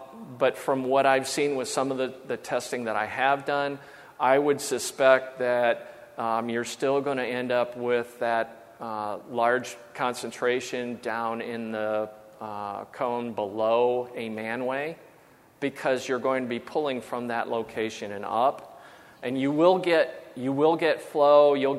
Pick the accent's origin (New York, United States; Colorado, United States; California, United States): Colorado, United States; Yeah, I'm from Colorado. We've got incense.